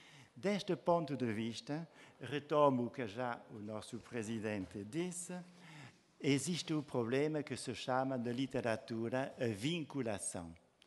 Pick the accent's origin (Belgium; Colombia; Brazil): Belgium; accent: francophone; Portuguese is a second language; now in Portugal; queria fazer desculpar o meu sotaque francófono, dado que sou belga de origem e português por casamento e vivo em Portugal desde 1980.